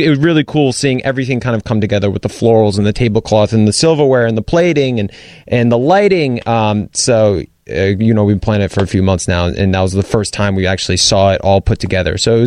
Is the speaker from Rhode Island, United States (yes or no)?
yes; Rhode Island, United States; obviously I'm born and raised in Rhode Island